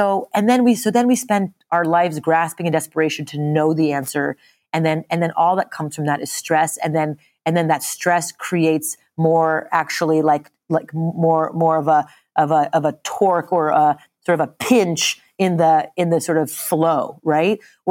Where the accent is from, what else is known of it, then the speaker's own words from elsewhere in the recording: India; it's so crazy to even say that as an Indian person